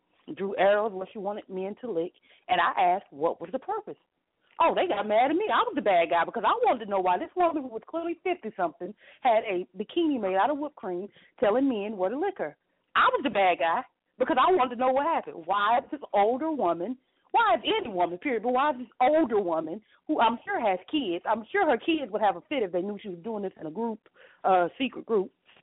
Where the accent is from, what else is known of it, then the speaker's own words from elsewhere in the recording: Charleston, West Virginia, United States; And we grew up in Charleston, West Virginia, which is actually the capital of West Virginia, but it's a small city.